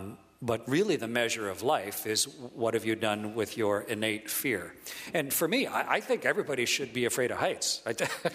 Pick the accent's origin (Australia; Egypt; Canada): Canada; I'm Canadian